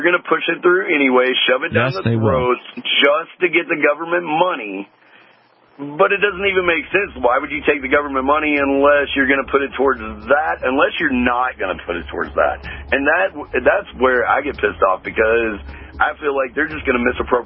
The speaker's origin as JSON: {"language": "English", "region": "Florida", "country": "United States", "lives_now": "Albuquerque, United States", "said": "I'm actually from South Florida, but I've been working in Albuquerque for about a little over a year"}